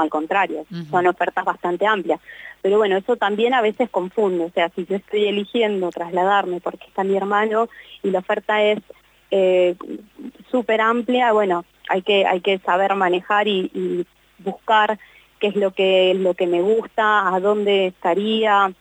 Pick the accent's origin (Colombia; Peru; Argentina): Argentina; Mendoza; moved away; yo soy traída, no soy nacida aquí, pero en Mendoza, en mi provincia